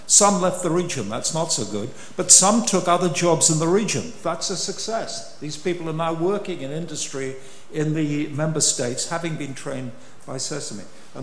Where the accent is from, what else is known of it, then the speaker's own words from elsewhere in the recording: United Kingdom; And as a British citizen, I'm proud